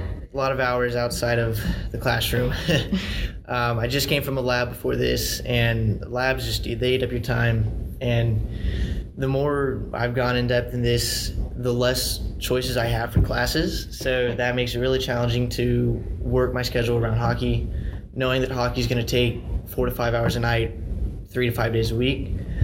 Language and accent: English; Huntsville, Alabama, United States; Yeah, so I'm from Huntsville, Alabama. I'm a local kid, born and raised in Alabama my whole life.